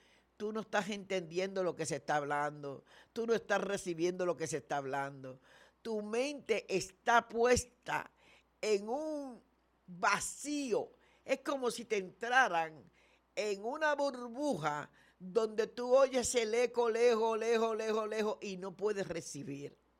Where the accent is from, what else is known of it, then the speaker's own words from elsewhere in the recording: Dominican Republic; como dicen los dominicanos, que soy yo dominicana.